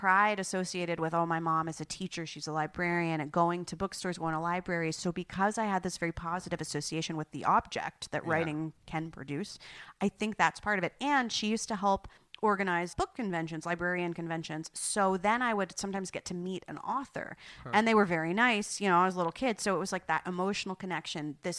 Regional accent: Flemington, New Jersey, United States; But I think I grew up in Flemington

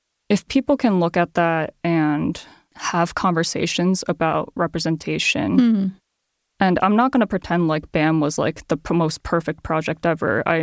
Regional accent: Japan; now in United States; I come from Japan

